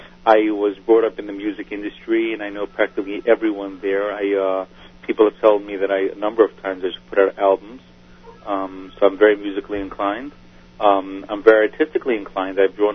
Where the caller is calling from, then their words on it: Brooklyn, New York, United States; Flatbush, Brooklyn.